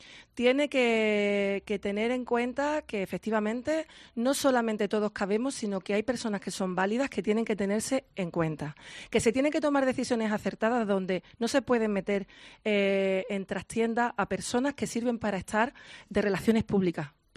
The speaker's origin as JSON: {"language": "Spanish", "region": "Andalusia", "country": "Spain", "tie": "born or raised there"}